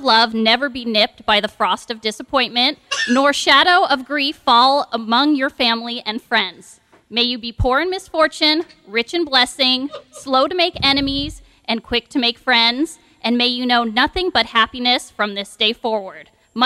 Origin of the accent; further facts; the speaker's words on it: Ireland; Since I'm an Irish gal, I would like to leave you with the Irish wedding toast.